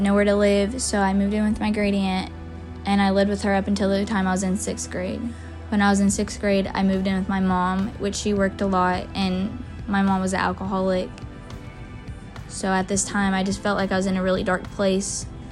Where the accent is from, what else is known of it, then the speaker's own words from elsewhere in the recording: Tecumseh, Oklahoma, United States; I'm 15 years old and I'm from Tecumseh, Oklahoma.